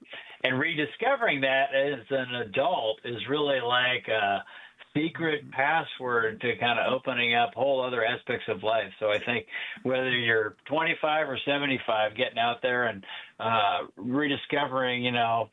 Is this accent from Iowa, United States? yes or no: yes; Des Moines, Iowa, United States; I grew up in Des Moines, and it was like that up along the Raccoon River where there wasn't a lot of flood control.